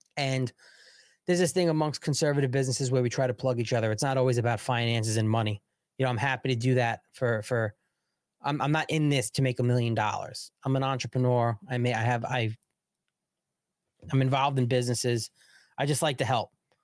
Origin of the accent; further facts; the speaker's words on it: New York, United States; Yeah, I'm from New York. I say coffee. I'm from New York.